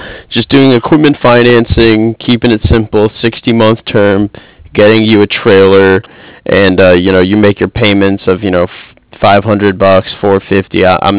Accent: United States; I'm actually from New Jersey, New York area myself. I used to live in Inwood Park for a little bit.

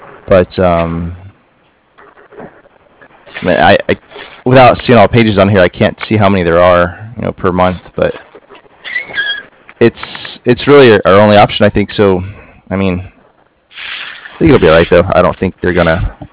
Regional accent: Dallas, Texas, United States; Yeah, I grew up in Texas. I can't say I miss the weather too much.

